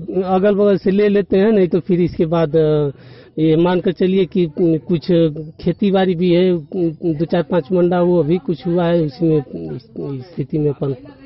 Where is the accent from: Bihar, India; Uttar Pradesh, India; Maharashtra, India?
Uttar Pradesh, India; Bahrampur; ग्राम बहरामपुर के रहने वाले हैं, और चूंकि हम बिल्कुल निम्न गरीब तबके से हैं, बिलोंग करते हैं।